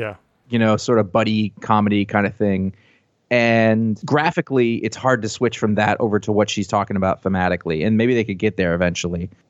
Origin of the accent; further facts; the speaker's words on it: New England, United States; Oh, but I grew up in New England.